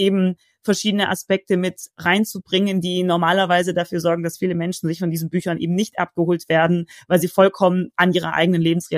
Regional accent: Baden-Württemberg, Germany; Ich bin Schwäbin ursprünglich.

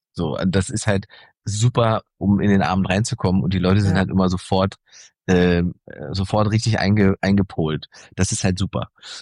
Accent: East Germany, Germany; born there; Ich bin ja im Osten geboren.

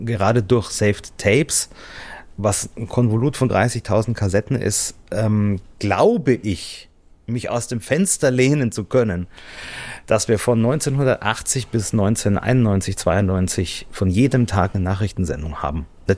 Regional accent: Bavaria, Germany; Ziemlich in meinem Heimatort damals war das eigentlich oder dazwischen.

